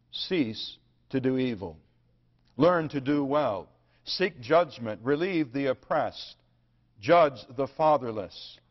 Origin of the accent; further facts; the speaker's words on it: Michigan, United States; My conversion from sin has to begin with talking about where I was raised. I was raised in Michigan, but even more importantly, I was raised in a Presbyterian home.